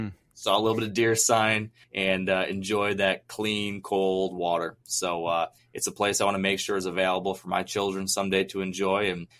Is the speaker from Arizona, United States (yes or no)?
no; Michigan, United States; I am, as you mentioned, not a Minnesotan. I am from Michigan, but I have viewed the Boundary Waters kind of as the gem of the upper Midwest.